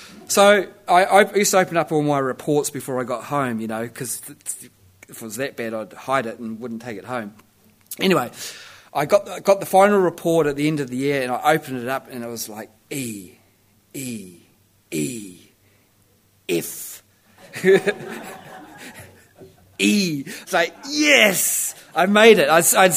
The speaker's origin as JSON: {"language": "English", "region": "Nelson", "country": "New Zealand", "tie": "born or raised there", "also_born_or_lived": "Wairua", "said": "I'm from Nelson originally, and actually, I was born in the army, and Dad was in the army in Wairua, and we came down here when I was seven, and I was one of those military kids, and came to Nelson, grew up here when I was about six."}